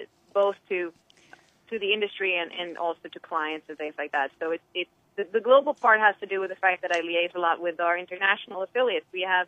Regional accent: Sweden; being that I come from another country myself. I was born and raised in Sweden.

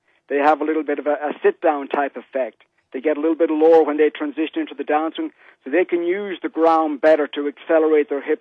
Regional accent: Ireland; moved away as an adult; now in Greenwich, United States; I'm from Ireland. I grew up in Ireland, actually.

